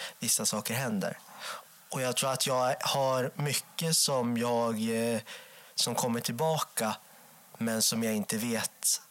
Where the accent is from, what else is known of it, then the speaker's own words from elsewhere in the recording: Enköping, Uppsala County, Sweden; Ja, jag växte upp i Enköping med mamma och pappa och en brorsa som är 15 år äldre.